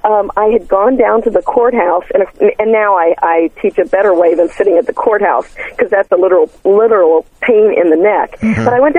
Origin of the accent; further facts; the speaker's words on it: Cincinnati, Ohio, United States; I'm from Cincinnati, and I started buying locally.